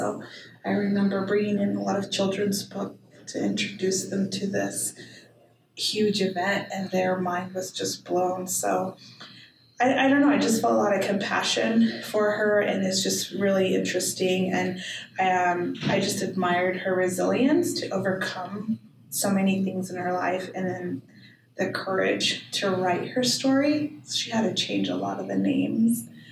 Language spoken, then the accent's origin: English; Idaho, United States; I thought, oh, okay, well, I'm from Idaho.